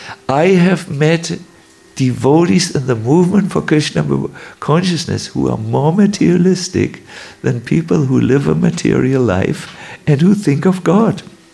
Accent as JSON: {"language": "English", "region": "North Germany", "country": "Germany", "said": "I'm I'm from North Germany. We are tired people because it's always so cold."}